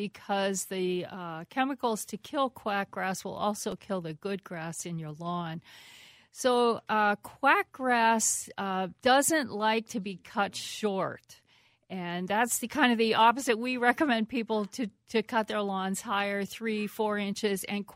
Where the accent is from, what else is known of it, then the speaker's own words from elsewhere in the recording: East Coast, United States; now in Minnesota, United States; I grew up with them on the East Coast, and it was just another insect we learned to live with and adapted to. So we're getting used to that now here in Minnesota.